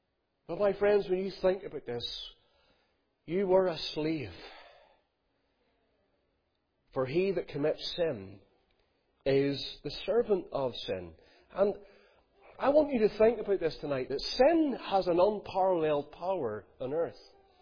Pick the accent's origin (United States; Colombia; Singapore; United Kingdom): United Kingdom; Ballymena, Northern Ireland; I'm from Ballymena.